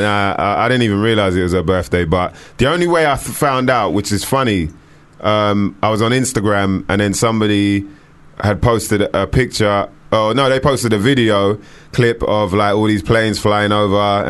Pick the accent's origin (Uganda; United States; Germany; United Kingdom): United Kingdom; I'm not actually from Europe. I'm from Great Britain or what?